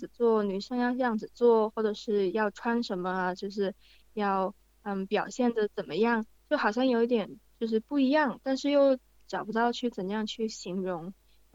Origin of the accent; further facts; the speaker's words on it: Hong Kong; now in Melbourne, Australia; 然后我来自香港，现在住在墨尔本